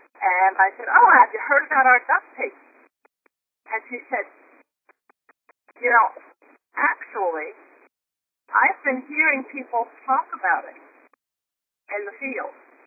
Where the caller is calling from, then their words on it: Virginia, United States; calling from Virginia